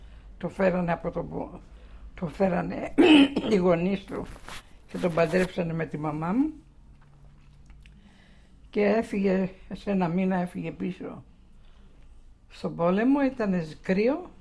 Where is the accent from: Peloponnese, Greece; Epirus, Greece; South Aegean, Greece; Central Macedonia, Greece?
South Aegean, Greece; Ermoupoli; born there; Σύρος Ερμούπολη.